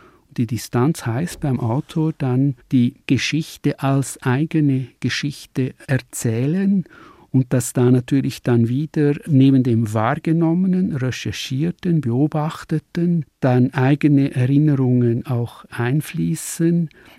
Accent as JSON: {"language": "German", "region": "Swiss Alps", "country": "Switzerland", "said": "ich komme aus den Schweizer Bergen"}